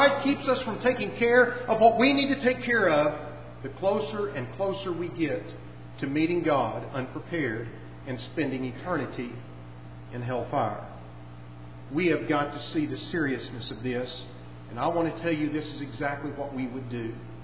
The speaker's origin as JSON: {"language": "English", "region": "Oklahoma", "country": "United States", "tie": "born or raised there", "lives_now": "Fort Worth, United States", "said": "I was back home over the holidays and about to leave to drive back to Fort Worth. And I was driving from Oklahoma City on this little two-lane highway back out to my parents' house."}